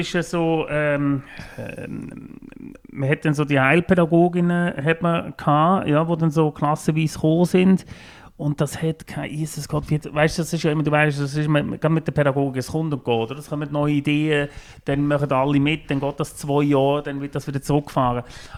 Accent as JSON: {"language": "German", "country": "Switzerland", "lives_now": "Berlin, Germany", "said": "Ich bin halber Deutsche, ich habe die Schweizer Staatsbürgerschaft abgegeben quasi."}